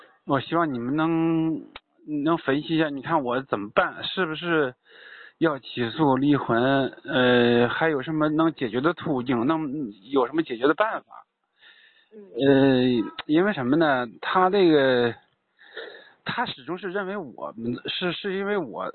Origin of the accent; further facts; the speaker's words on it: Langfang, Hebei, China; 那是廊坊，不是唐山。